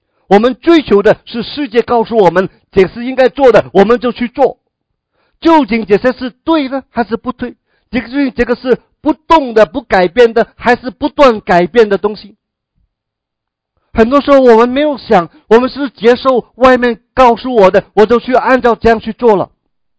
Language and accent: Chinese; China; 我们中国人特别明白这个的道理。